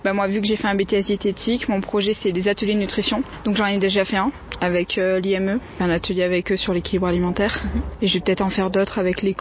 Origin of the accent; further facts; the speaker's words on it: Le Puy-en-Velay, Auvergne-Rhône-Alpes, France; now in Saint-Étienne, France; j'ai 22 ans, je vais avoir 23 ans cet été, et je viens du Puy-en-Velay. Je suis sur Saint-Étienne depuis 3 ans.